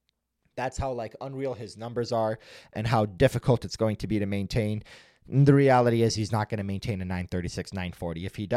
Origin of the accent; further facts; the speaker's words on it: Canada; I'm Canadian, so I really do.